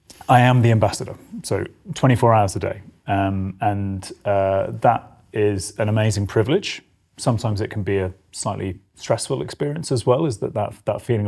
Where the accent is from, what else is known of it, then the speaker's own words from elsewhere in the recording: United Kingdom; And of course, I mean, as a British diplomat, we have a huge advantage